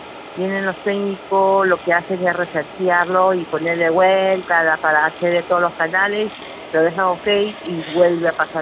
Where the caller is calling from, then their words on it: Los Olivos, Lima, Peru; Soy de acá de Los Olivos, Subregión San Elías.